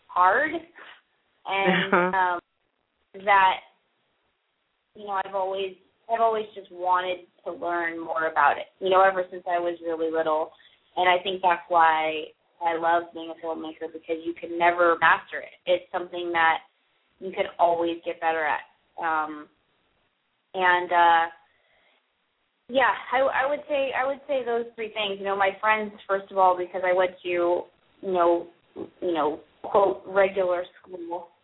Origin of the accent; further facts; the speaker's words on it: Missouri, United States; I think I was a natural. I did it. I am from Missouri, so, you know.